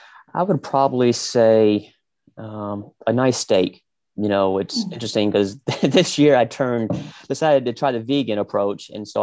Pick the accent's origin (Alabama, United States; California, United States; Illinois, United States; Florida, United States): Illinois, United States; Chicago; also born or lived in Michigan / Atlanta; now in Houston, United States; I'm originally from Chicago. Okay. Lived in Michigan for a bit, lived in Atlanta for a little while, but have been in Houston for the last about 10 years now.